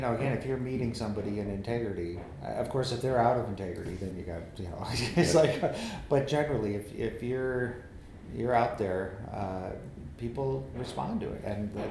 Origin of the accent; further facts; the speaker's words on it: Midwest, United States; As a Midwesterner, I want to believe that.